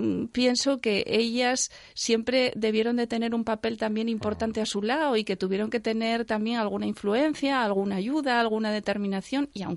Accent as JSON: {"language": "Spanish", "region": "Asturias", "country": "Spain", "said": "porque los dos padres somos asturianos."}